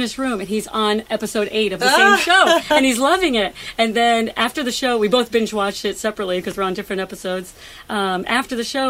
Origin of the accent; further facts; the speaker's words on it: Ohio, United States; they buy a house that looks like the house I grew up in the Midwest in Ohio.